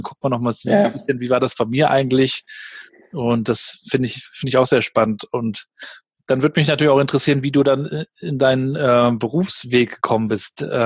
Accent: Rostock, Mecklenburg-Vorpommern, Germany; kann mich dann auch gut erinnern, 92 Lichtenhagen. Ich bin ja dort zur Schule gegangen

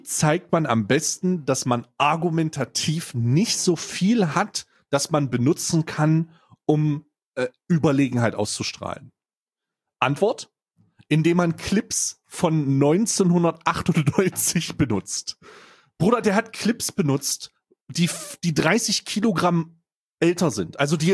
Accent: Saxony, Germany; born there; obwohl ich als gebürtiger Ostdeutscher dafür prädestiniert bin, sogar gebürtiger Sachse.

